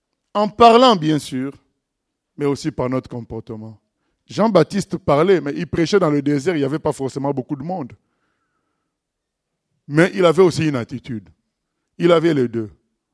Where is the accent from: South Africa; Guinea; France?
South Africa; Moi, je viens d'Afrique du Sud